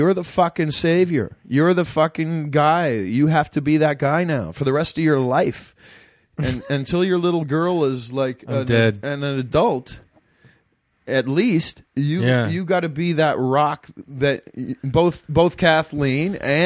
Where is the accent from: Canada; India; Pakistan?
Canada; Ottawa, Ontario; now in Los Angeles, United States; I'm from Ottawa, man, and when I lived in Ottawa, I loved foreign films. I hate foreign films now, man. I live in L.A.